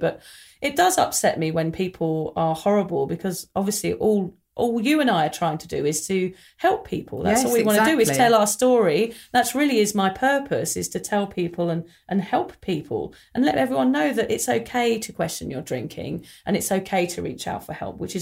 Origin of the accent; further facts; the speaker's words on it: England, United Kingdom; when we were growing up in England in the mid-90s